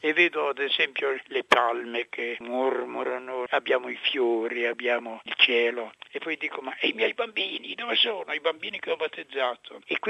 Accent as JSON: {"language": "Italian", "region": "Emilia-Romagna", "country": "Italy", "said": "Io vengo da un paese curioso, sa? Io sono romagnolo, Emiliano."}